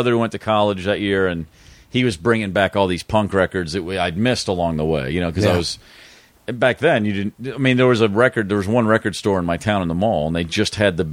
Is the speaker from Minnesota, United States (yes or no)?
no; Hopkinsville, Kentucky, United States; moved away as an adult; also born or lived in Atlanta; From Kentucky. It was a town called Hopkinsville.